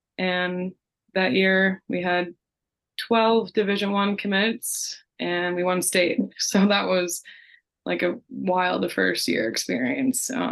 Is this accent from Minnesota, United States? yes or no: yes; Eden Prairie, Minnesota, United States; also born or lived in St. Michael; Yeah, I grew up in Minnesota. I actually grew up a little bit up north, and we moved down to EP for high school hockey. I was up in St. Michael, Albertville, Dayton, Maple Grove area.